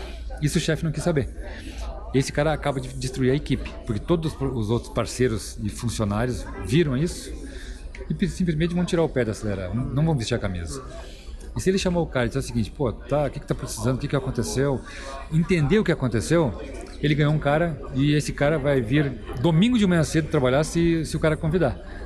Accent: Rio Grande do Sul, Brazil; gaúcho, eu sou gaúcho

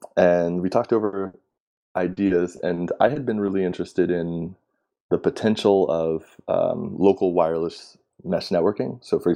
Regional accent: Texas, United States; I was born and raised in Texas, and I appreciate or respect certain aspects of it.

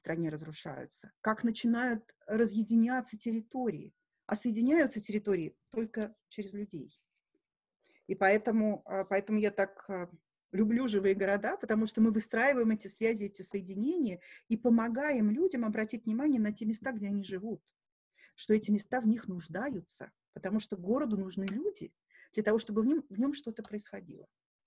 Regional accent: Saint Petersburg, Russia; also born or lived in Kamchatka / Moscow / Vienna, Austria; Я выросла в разных местах. Я родилась в Ленинграде, кусочек детства провела на Камчатке, потом вернулась в Москву, приехала в Москву, для семьи это частично было вернуться в Москву. После этого я долгое время вместе с родителями жила в Австрии

